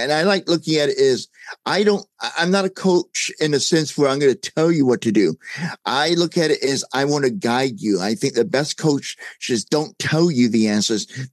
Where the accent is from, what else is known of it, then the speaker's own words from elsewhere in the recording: United States; I grew up here in the United States.